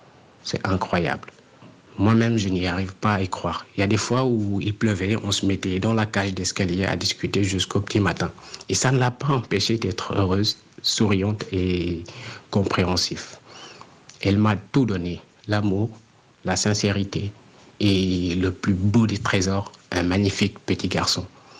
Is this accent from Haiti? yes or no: no; Dakar, Senegal; j'ai 29 ans, je suis sénégalais et je vis à Dakar.